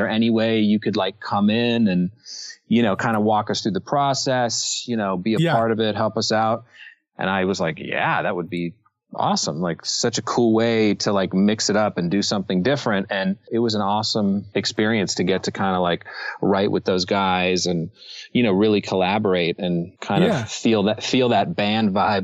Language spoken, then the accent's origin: English; Los Angeles, California, United States; I grew up in Los Angeles